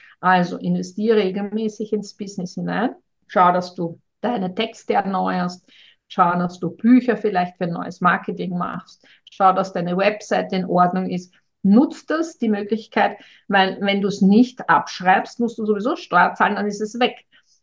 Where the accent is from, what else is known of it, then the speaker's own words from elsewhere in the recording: Austria; also bei uns in Österreich müssen wir 7 Jahre die Buchhaltung aufheben